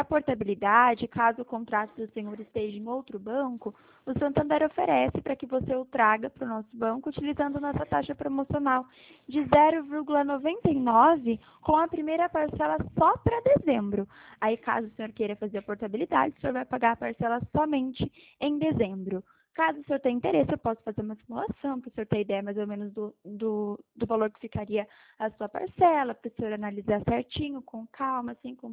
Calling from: Ourinhos, São Paulo, Brazil; Eu falo de Ourinhos, São Paulo

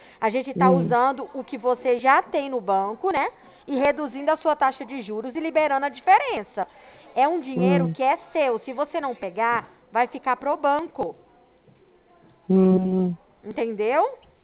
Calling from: Ribeirão Preto, São Paulo, Brazil; a gente é daqui de Ribeirão.

